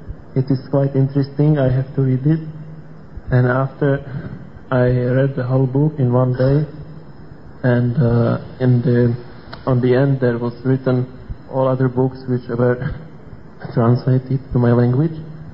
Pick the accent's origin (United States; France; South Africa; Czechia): Czechia; English is a second language; from Czech Republic.